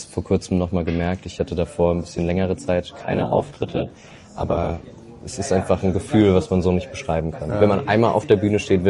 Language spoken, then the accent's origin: German; Saarland, Germany; Also ich komme eigentlich aus dem Saarland